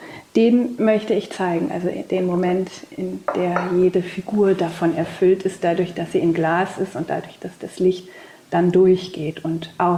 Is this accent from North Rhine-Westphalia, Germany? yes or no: yes; Cologne, North Rhine-Westphalia, Germany; Ich bin ja in Köln aufgewachsen